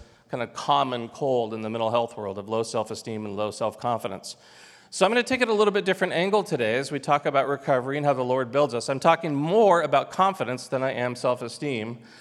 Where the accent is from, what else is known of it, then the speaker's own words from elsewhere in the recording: Thousand Oaks, California, United States; We didn't know each other here, but I grew up in Thousand Oaks.